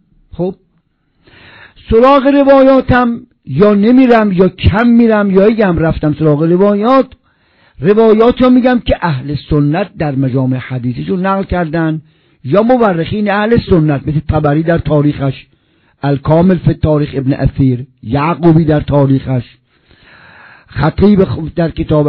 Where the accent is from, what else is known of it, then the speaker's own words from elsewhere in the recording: Isfahan, Iran; بچه اصفهانم.